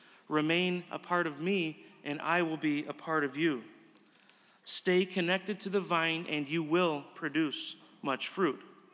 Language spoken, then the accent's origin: English; Irondequoit, New York, United States; not relevant to a little kid growing up in Irondequoit in the 1980s.